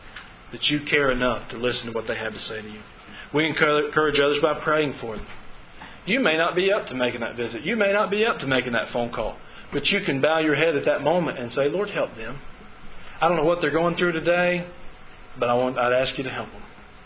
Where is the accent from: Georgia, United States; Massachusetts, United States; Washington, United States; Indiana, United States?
Georgia, United States; now in Tennessee, United States; We're in Tennessee. I'm from Georgia.